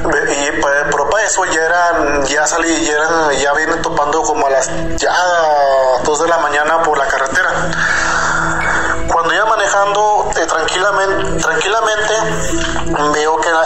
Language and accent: Spanish; Zacatecas, Mexico; Yo soy aquí de Zacatecas. Aquí hay muchos ranchitos.